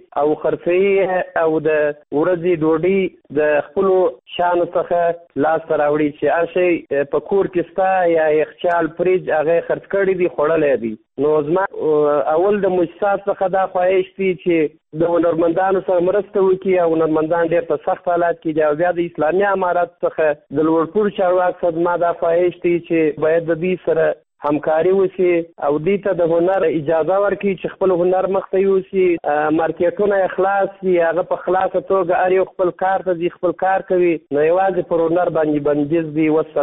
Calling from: Kandahar, Afghanistan

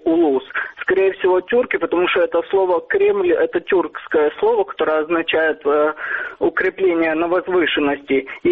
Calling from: Odesa, Odesa Oblast, Ukraine

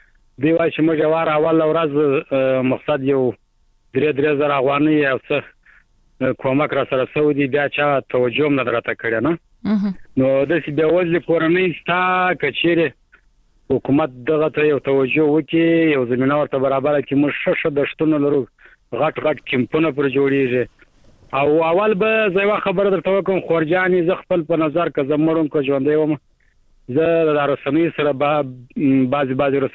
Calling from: Kandahar, Afghanistan; هم د کندهار

